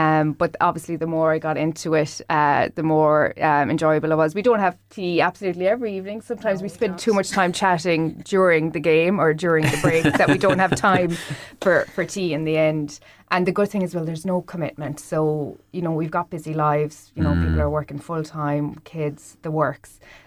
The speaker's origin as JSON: {"language": "English", "town": "Cork", "region": "Munster", "country": "Ireland", "said": "I'm from Cork, so"}